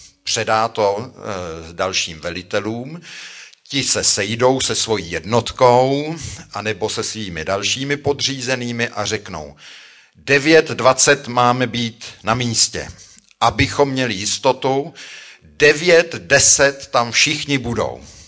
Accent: Buštěhrad, Central Bohemian Region, Czechia; když jsem z Buštěhradu jezdil do školy

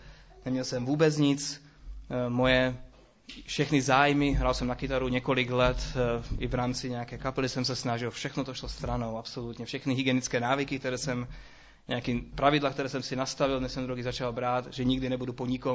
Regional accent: Bratislava, Bratislava Region, Slovakia; Czech is a second language; now in Czech Republic; Možná, jak slyšíte, tak původem jsem ze Slovenska, z Bratislavy. Nejsem zdejší, nicméně tady žiju už 11 let.

